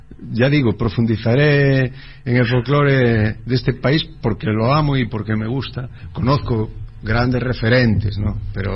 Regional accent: Spain; tenemos que explicar, si venimos de España, que no hacemos flamenco, que tenemos nuestro folclore propio, diferenciado

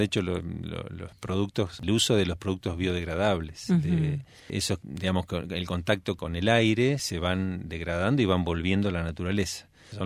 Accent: Olavarría, Buenos Aires Province, Argentina; now in Buenos Aires, Argentina; yo soy de Olavarría y ya estando en Buenos Aires también escuchaba esto

